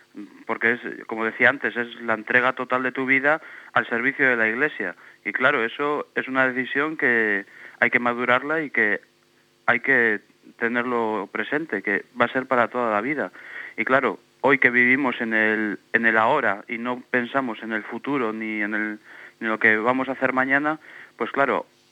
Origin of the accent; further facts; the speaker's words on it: Meruelo, Cantabria, Spain; also born or lived in Argoños; Primero estuve pues en mi parroquia de origen, aquí en Meruelo, y también en Argoños, que es también, pues es mi pueblo, porque allí nací, allí fui bautizado.